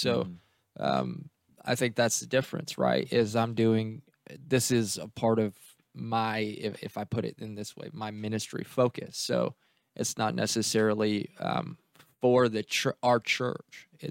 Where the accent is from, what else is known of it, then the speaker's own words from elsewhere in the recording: Grand Ledge, Michigan, United States; Born and raised in Grand Ledge, actually. So that's my church, Liberty Church of Grand Ledge, born and raised.